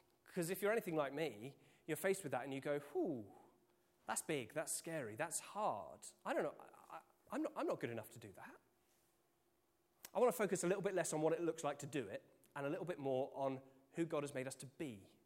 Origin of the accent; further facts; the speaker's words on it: Reading, South East England, United Kingdom; Now, I mean, when I grew up in Reading, the Wilderness Road was, I mean, it's right in the middle of stuff.